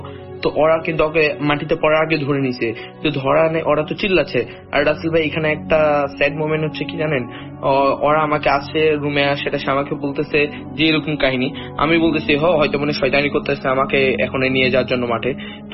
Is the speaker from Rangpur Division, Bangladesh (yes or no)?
yes; Karnai, Rangpur Division, Bangladesh; ঘটনাটা মূলত আমাদের গ্রামে ঘটেছিল। গ্রাম আমাদের গ্রামের কোথায় যদি বলে দিই, সেটা হচ্ছে পীরগঞ্জ উপজেলা, ঠাকুরগাঁ জেলার পীরগঞ্জ উপজেলার কর্ণাই গ্রামে হবে।